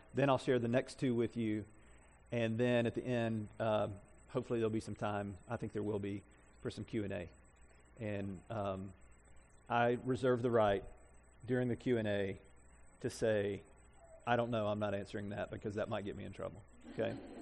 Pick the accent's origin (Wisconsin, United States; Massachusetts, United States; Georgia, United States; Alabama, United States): Alabama, United States; I moved to small town Alabama, and I grew up in North Alabama.